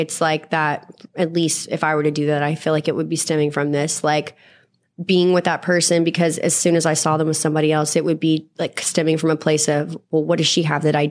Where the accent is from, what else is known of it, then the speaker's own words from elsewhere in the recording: Texas, United States; I mean, I grew up in Texas in the South and like a really rough part.